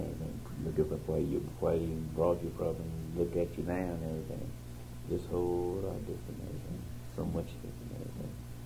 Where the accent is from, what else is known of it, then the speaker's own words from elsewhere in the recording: Marietta, Georgia, United States; I was born in Marietta, Georgia, February 22nd, 1935.